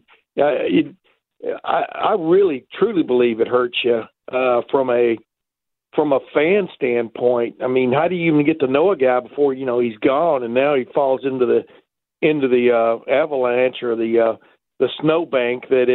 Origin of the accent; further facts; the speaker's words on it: Texas, United States; also born or lived in Alabama; I grew up in East Texas, well, Alabama and then East Texas